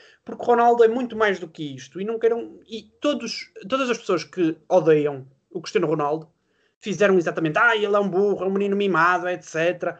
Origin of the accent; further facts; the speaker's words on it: Portugal; nós como portugueses